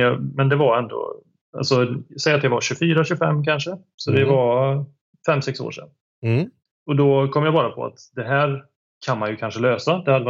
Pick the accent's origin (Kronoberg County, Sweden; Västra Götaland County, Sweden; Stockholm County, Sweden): Västra Götaland County, Sweden; Jag är ju från Dalsland då.